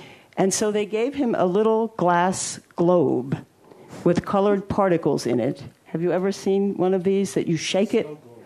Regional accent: Brookline, Massachusetts, United States; the other day I went to a film that was showing in my hometown in Brookline, Massachusetts

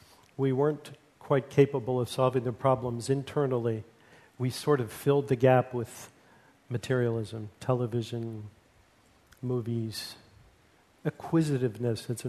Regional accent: United States; born there; I was born in the United States

